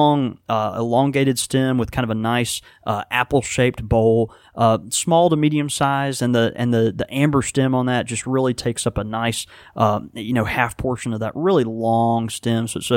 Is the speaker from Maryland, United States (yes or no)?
no; Houston, Texas, United States; born there; Of course, I was born in Houston, Texas.